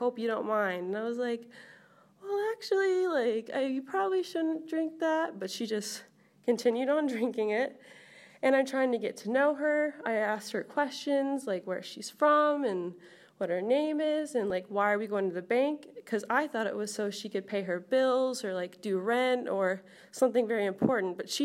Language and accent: English; Jacksonville, Florida, United States; also born or lived in Boca Raton; So I grew up in Jacksonville, Florida, and growing up in Jacksonville, Florida, there's like paper factories and paint factories, so you kind of learn not to drive with your windows down just because of the smell that could be in the air.